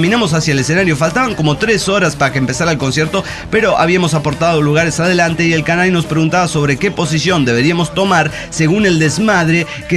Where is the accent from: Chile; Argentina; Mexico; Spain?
Mexico; Guanajuato; soy de Guanajuato.